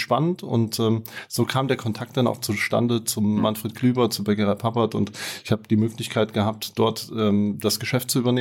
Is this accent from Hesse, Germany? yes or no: yes; Fulda, Hesse, Germany; Ich bin ein Fuldaer Junge, in Fulda geboren und aufgewachsen.